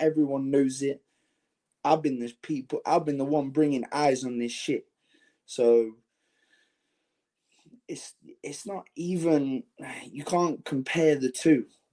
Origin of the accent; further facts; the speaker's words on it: England, United Kingdom; Me, you know? I'm English, bro. I don't know about Saved by the Bell, some dumb little American show.